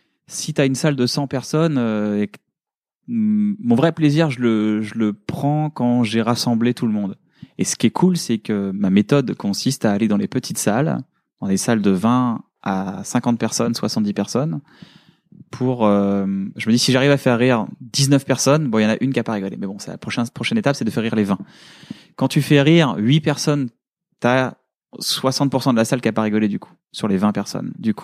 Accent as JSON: {"language": "French", "town": "Paris", "region": "Île-de-France", "country": "France", "said": "Maintenant je suis parisien"}